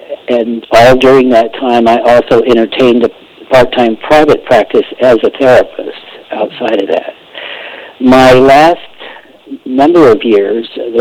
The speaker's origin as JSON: {"language": "English", "region": "Illinois", "country": "United States", "tie": "born or raised there", "also_born_or_lived": "California", "moved": "yes", "said": "Okay, I grew up in Illinois, moved to California in 1965"}